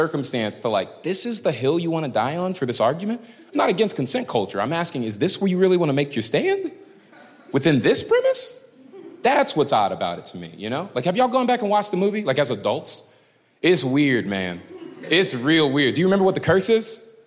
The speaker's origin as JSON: {"language": "English", "town": "Tampa", "region": "Florida", "country": "United States", "tie": "born or raised there", "said": "When I was a kid, when I was 7, right? I grew up in Tampa."}